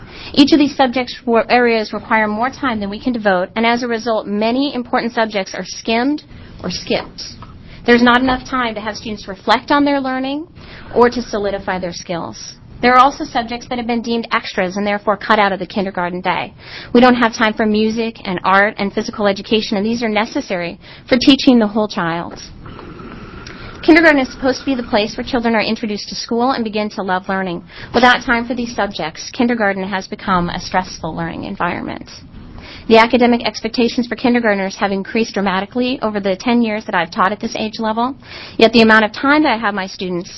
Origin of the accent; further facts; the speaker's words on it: Beaverton, Oregon, United States; I'm from Beaverton.